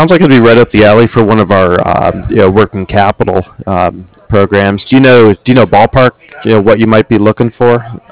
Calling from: San Diego, California, United States; I'm in San Diego.

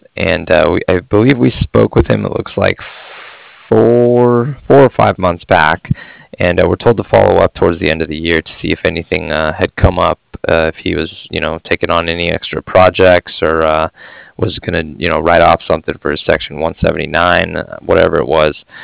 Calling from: Cardiff, Wales, United Kingdom; I was actually calling from Cardiff

